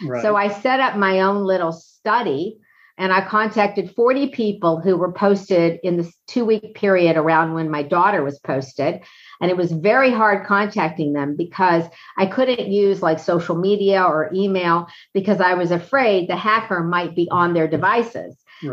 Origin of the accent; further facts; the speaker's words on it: Georgia, United States; also born or lived in Florida; I grew up in Georgia, but I went to school in Florida